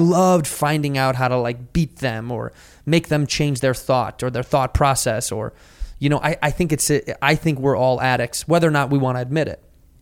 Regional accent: Chicago, Illinois, United States; I'm like, no, I'm from Chicago.

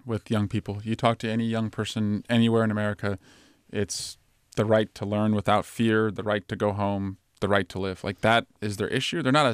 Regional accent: Iowa, United States; born there; moved away; I was born there. Yeah, I was born in Northwest Iowa.

